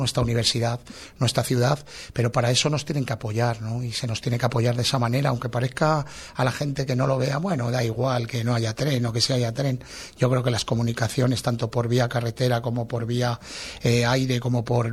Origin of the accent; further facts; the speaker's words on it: Spain; una gastronomía tan importante como la nuestra, como la española